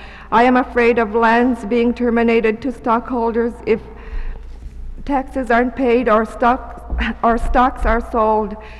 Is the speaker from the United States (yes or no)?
yes; Shaktoolik, Alaska, United States; I am from Shaktulik. Present population is 185.